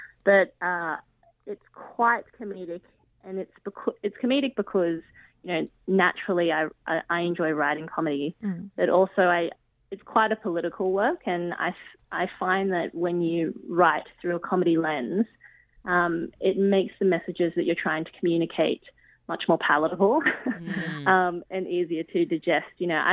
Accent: Australia; I just say that I'm Australian, yeah. And it's quite evident. Yes. It's just quite evident to them because although I can speak some Cantonese, it's very clear that I was brought up in a Western nation.

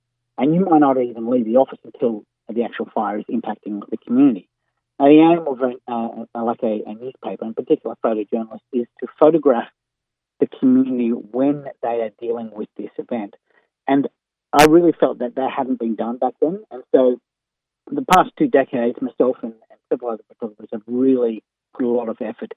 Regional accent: New South Wales, Australia; I grew up in the Blue Mountains. So I sort of had a knowledge and, I guess, interest in bushfires and storms.

